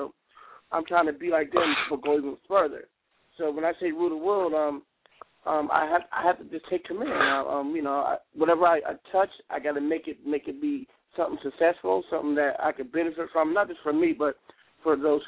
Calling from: Scottsdale, Arizona, United States; I'm calling from Phoenix, Scottsdale, Arizona.

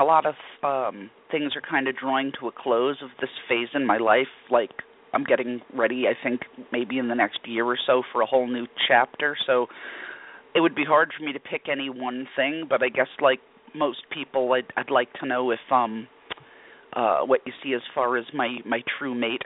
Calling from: Pennsylvania, United States; in Pennsylvania, and it is afternoon, and thank you for taking my call.

